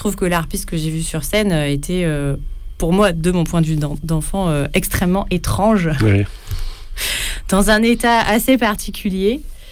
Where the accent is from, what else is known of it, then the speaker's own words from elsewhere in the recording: Arles, Provence-Alpes-Côte d'Azur, France; il y avait un super festival quand j'étais enfant à Arles